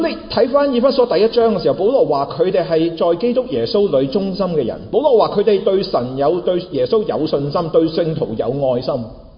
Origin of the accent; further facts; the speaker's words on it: China; 我们中国人有一句说话，说纸包不住火，是吗？